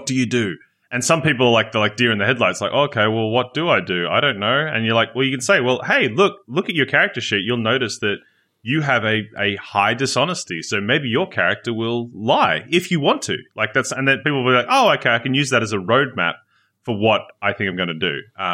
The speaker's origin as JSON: {"language": "English", "country": "Australia", "said": "First of all, I am a first generation Australian. Both my parents migrated here. So I'm Swedish Irish."}